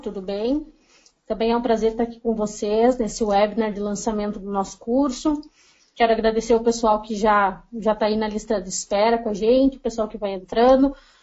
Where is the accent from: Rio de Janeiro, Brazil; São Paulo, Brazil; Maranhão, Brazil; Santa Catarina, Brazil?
São Paulo, Brazil; Guaratinguetá; de Guaratinguetá.